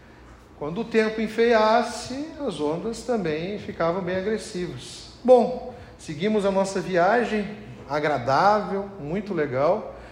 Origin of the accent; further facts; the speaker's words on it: Brazil; Eu, como um bom brasileiro, escolhi a mais barata que tinha, né?